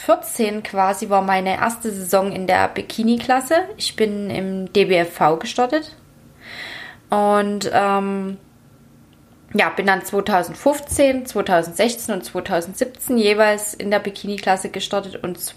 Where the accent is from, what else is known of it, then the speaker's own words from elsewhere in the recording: Dresden, Saxony, Germany; born there; ich bin 30 Jahre alt. Ich bin geboren in Dresden.